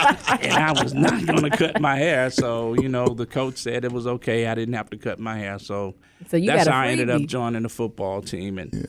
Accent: Decatur, United States; So I grew up in Decatur and went to Decatur High School

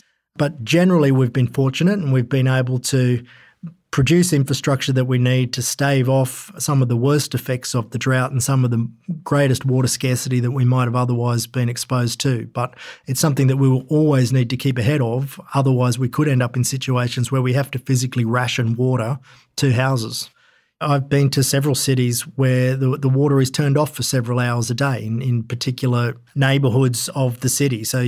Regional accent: Coffs Harbour, New South Wales, Australia; I grew up in Coffs Harbour

